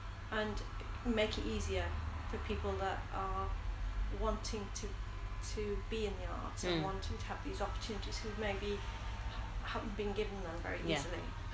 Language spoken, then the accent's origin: English; Smethwick, West Midlands, United Kingdom; I've always, whether it's been in the early days of growing up in Smethwick, I found myself trying to find justice for people, including myself.